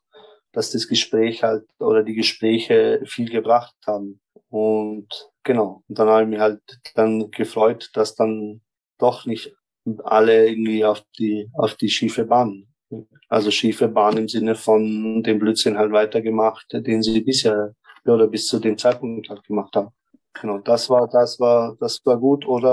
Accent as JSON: {"language": "German", "country": "Germany", "lives_now": "Vienna, Austria", "said": "ich komme aus Deutschland hierher"}